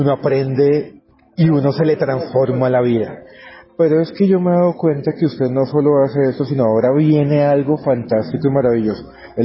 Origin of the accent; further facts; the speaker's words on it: Colombia; una mujer que me hace sentir muy feliz de que soy colombiano